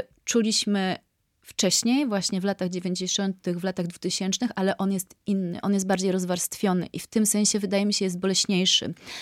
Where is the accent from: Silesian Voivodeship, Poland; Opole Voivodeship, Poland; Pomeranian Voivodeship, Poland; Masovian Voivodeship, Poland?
Silesian Voivodeship, Poland; Jaworzno; zostałam w mojej rodzinnej miejscowości w Jaworznie i nie czuję, że to mnie ograniczyło.